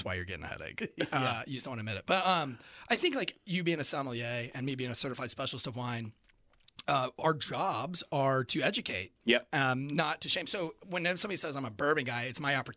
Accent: St. Augustine, Florida, United States; born there; I've got a whole sleeve of tattoos that are pirate related because I was born in St. Augustine, Florida. And so it's a lot of pirate history there.

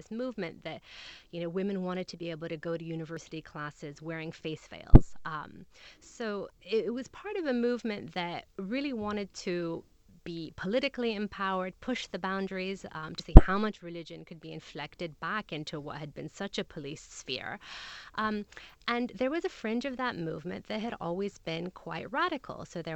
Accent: California, United States; I'm from California, and I don't wear a headscarf, but living here, in Europe

